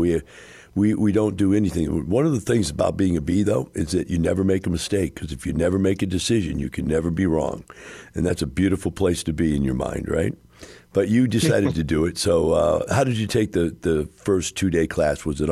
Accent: Missouri, United States

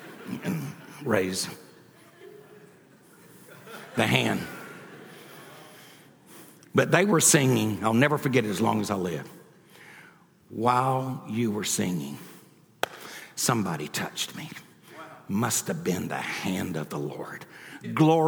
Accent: United States; And see, I'm an American Indian. A black man can't preach good till he gets happy. White men don't preach good till they get mad. And I'm an Indian.

